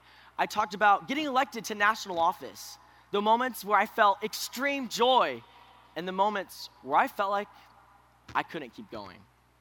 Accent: Colfax, Washington, United States; I'm 20 years old, and I'm from Colfax, Washington. I talked about my experiences growing up in a small community and playing basketball.

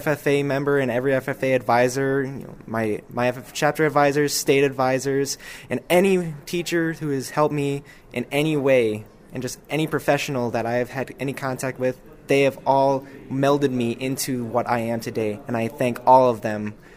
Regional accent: Wisconsin, United States; Well, I come from the La Crosse-Cooley region in Wisconsin, and our area is bountiful in natural resources and in wildlife. So all my life, I had grown up around the natural resources.

